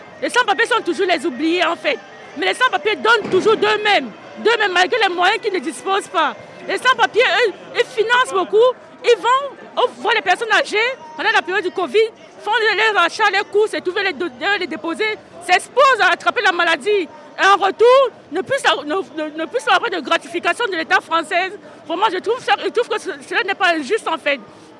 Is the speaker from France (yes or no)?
no; Cameroon; je viens du Cameroun.